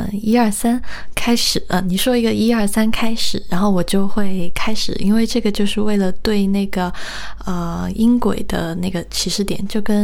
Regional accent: Sichuan, China; moved away as an adult; 就我以前是我是离开四川到上海念大学的时候才第一次吃到叉烧

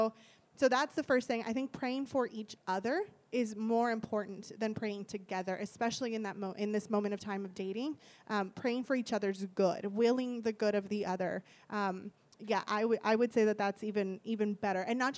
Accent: Eagle Pass, Texas, United States; You know I'm from Eagle Pass, right?

